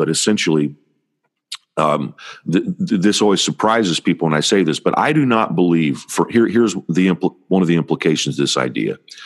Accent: Indiana, United States; Now, I grew up in Indiana.

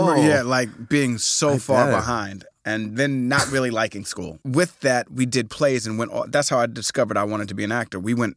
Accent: New York, United States; born there; I grew up literally one block from where we are right now doing this.

